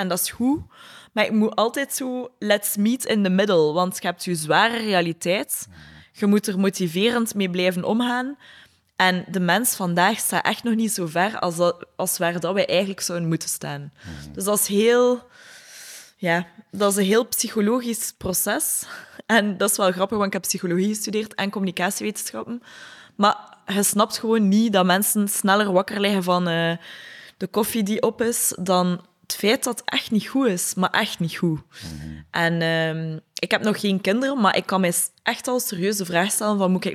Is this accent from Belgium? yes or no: yes; Nieuwkerken, Flanders, Belgium; Ja, ik ben opgegroeid in Nieuwkerken. Echt mega mooi platteland.